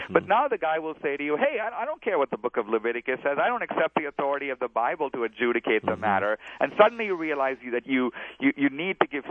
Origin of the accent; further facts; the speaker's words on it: Mumbai, Maharashtra, India; born there; I was born in Bombay, India, in a part of India called Goa, which used to be a Portuguese colony for centuries.